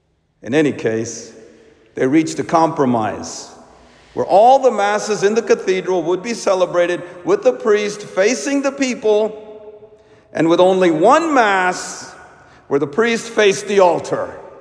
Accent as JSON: {"language": "English", "region": "Kerala", "country": "India", "said": "In my home state of Kerala, in India"}